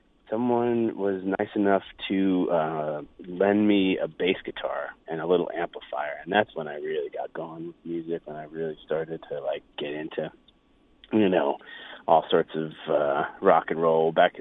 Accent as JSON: {"language": "English", "town": "Long Island", "region": "New York", "country": "United States", "tie": "born or raised there", "said": "I grew up in Long Island, New York, outside of, about 50 minutes from New York City."}